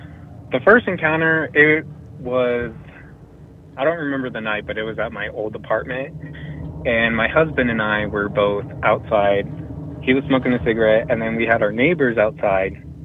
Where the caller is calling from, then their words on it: Wyoming, United States; from Wyoming.